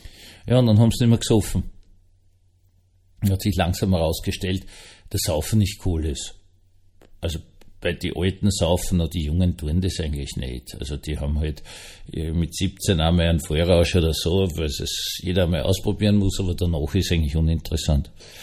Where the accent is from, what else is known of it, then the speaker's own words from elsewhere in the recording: Austria; ich als Österreicher ist es anders geworden.